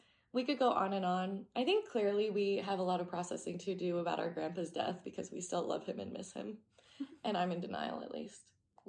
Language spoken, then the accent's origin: English; Oregon, United States; I used to be fine with snakes, like garden snakes, like growing up in Oregon.